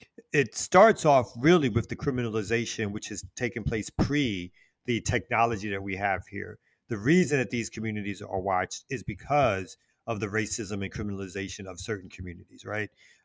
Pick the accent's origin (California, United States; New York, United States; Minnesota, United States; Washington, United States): New York, United States; Brooklyn; Well, I mean, my journey is one of being born and raised in Brooklyn.